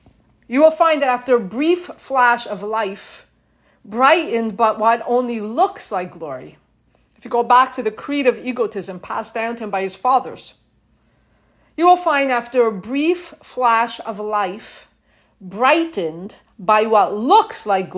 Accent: Canada; except that I'm from Canada, so her picture's on the bills.

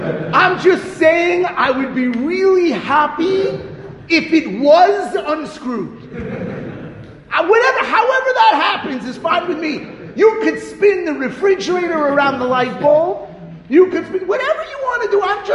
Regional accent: Passaic, New Jersey, United States; I'm from Passaic, New Jersey. I live in Passaic, New Jersey, so I have a shul in the community.

